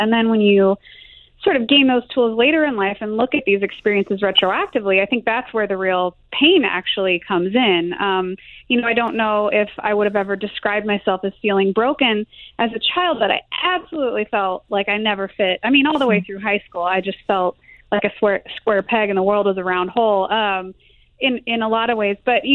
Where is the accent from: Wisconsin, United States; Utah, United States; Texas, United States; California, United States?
Utah, United States; Salt Lake City; I grew up in Salt Lake City for a while where everyone had church and different things, and we were not of the same religion.